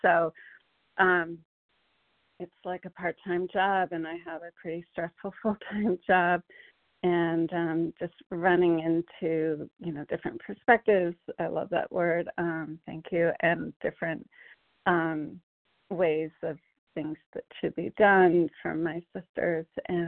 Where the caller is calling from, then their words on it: Connecticut, United States; Hi, good morning, everybody. … from Connecticut.